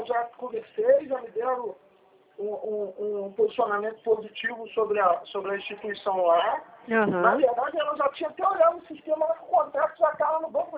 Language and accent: Portuguese; Três Rios, Rio de Janeiro, Brazil; porque eu sou daqui de Três Rios.